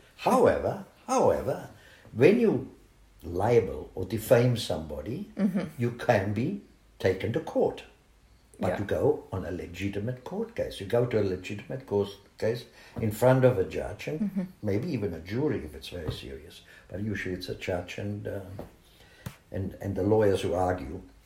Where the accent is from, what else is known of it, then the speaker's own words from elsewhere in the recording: Australia; also born or lived in Germany; I mean, I was born in Germany and I came to Australia when I was very small.